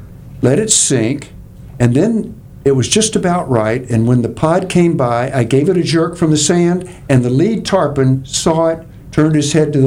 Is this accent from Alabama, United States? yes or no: yes; Mobile, Alabama, United States; Well, as you mentioned earlier, I'm from Mobile, Alabama.